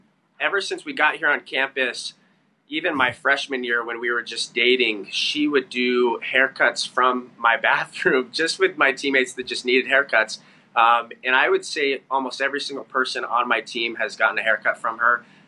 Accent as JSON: {"language": "English", "town": "Las Vegas", "region": "Nevada", "country": "United States", "tie": "born or raised there", "said": "And growing up in Las Vegas with 12 kids, it was just a incredible experience."}